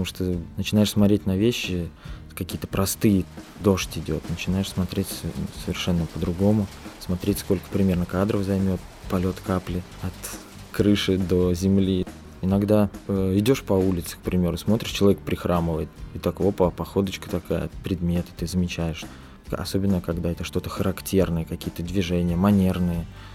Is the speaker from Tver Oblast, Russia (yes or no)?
yes; Tver Oblast, Russia; now in Saint Petersburg, Russia; Вообще я из Тверской области сам. Попал в Питер. А в Питере я работал на заводе год.